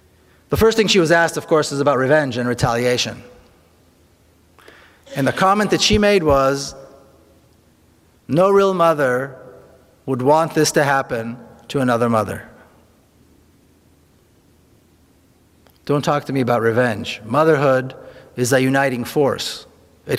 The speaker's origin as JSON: {"language": "English", "town": "Jerusalem", "region": "Jerusalem District", "country": "Israel", "tie": "born or raised there"}